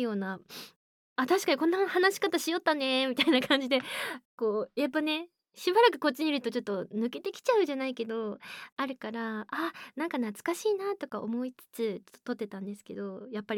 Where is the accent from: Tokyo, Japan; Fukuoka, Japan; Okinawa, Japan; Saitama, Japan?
Fukuoka, Japan; accent: Hakata dialect; で、出身は、福岡県です。福岡県といっても、まあそんなこうめちゃくちゃ田舎の方ではないので、まあでも一応福岡県に住んでおりました、長く住んでおりましたので